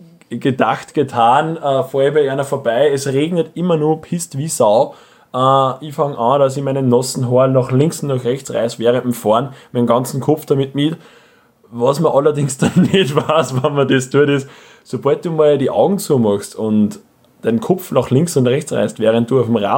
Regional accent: Austria; ich bin Österreicher

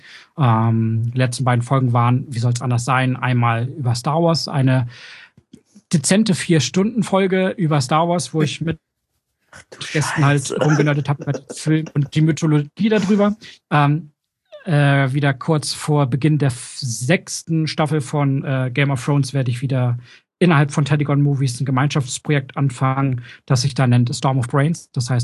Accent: Hamburg, Germany; in Hamburg war letztes Jahr und ich als Hamburger war leider nicht da.

